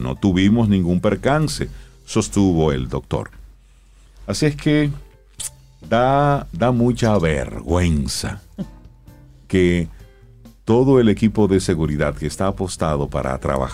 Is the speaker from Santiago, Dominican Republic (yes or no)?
no; Los Mameyes, Santo Domingo, Dominican Republic; Me duele porque yo me crié en esas calles.